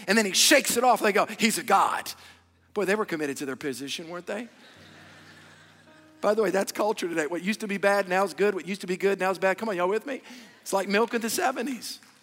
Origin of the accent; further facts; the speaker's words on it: England, United Kingdom; I'm from England.